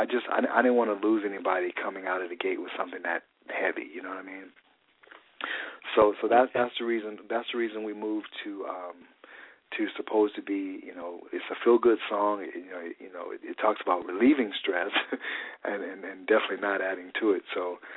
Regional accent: Chicago, Illinois, United States; born there; I mean, I was born in Chicago

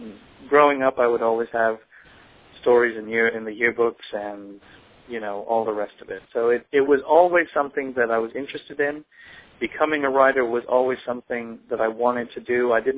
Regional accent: Canada; also born or lived in Trinidad / England; I was born in Trinidad, and I went to school there. I attended school in England as well, and spent most of my school days in Canada. My parents were, my father was Trinidadian, my mother was English.

